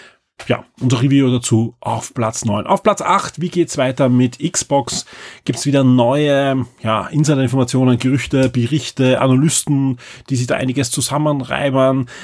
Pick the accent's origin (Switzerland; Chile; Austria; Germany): Austria; Und ja, ich als Österreicher kann da nur sagen